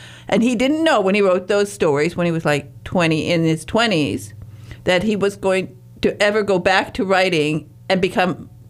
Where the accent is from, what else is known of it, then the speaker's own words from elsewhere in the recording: Detroit, Michigan, United States; you know, growing up in Detroit and Motown, I know that all of these artists were